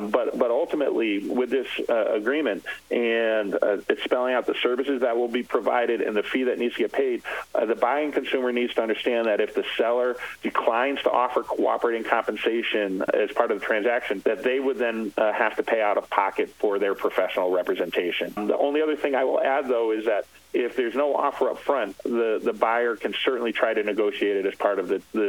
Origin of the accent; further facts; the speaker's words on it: Massachusetts, United States; I'm from Massachusetts, and in Massachusetts, written buyer contracts or buyer broker contracts are not part of license law or statute.